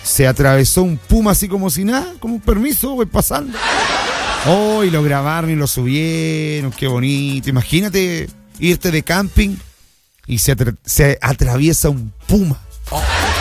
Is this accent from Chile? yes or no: yes; Lota, Biobío, Chile; yo que soy de Lota, nacido, criado y malcriado en Lota